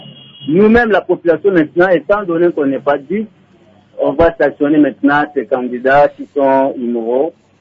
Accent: DR Congo; chez nous, au Congo

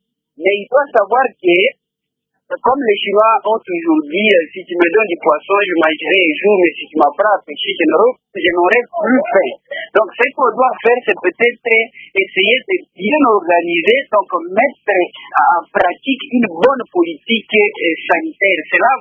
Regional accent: Bukavu, South Kivu, DR Congo; ici chez nous à Bukavu

